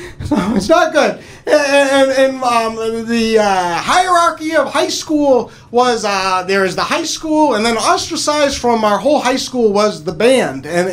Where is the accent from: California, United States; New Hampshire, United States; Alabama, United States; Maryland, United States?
New Hampshire, United States; I'm originally from New Hampshire.